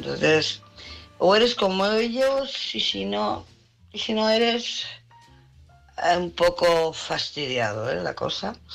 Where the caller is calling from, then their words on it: Barcelona, Catalonia, Spain; de Barcelona.